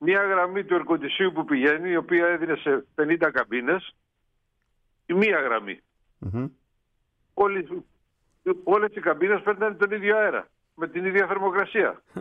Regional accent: Greece; εμάς σαν Έλληνες

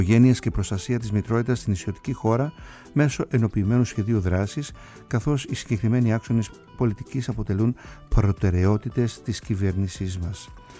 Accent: Kasos, South Aegean, Greece; γιατί δεν θέλω το νησί μου να μείνει παραπονεμένο και καπετά κασιώτη, λέω εγώ

